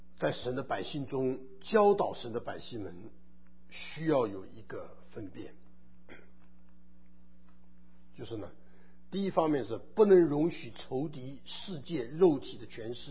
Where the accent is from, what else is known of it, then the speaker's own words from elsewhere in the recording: China; 我们中国人喜欢这个东西的